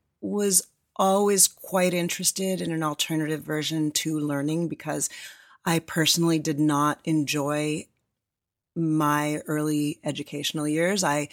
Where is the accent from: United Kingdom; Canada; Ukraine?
Canada; also born or lived in Toronto; now in United States; I grew up in Canada, but I moved to Canada. I was a film and television actor in Toronto, and I moved to LA in 1996.